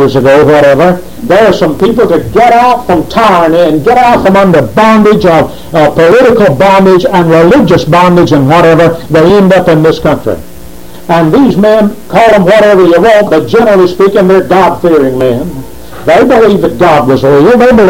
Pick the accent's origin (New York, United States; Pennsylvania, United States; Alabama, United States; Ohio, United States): Alabama, United States; Elba; I was raised up in Elba, Alabama, and that's a little bitty town about 90 miles south of Montgomery.